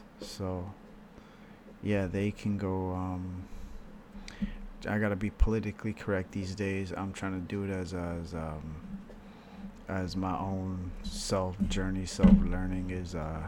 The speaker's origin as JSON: {"language": "English", "country": "Canada", "said": "I'm not American, to say the least. I'm from Canada. We just celebrated Canada Day."}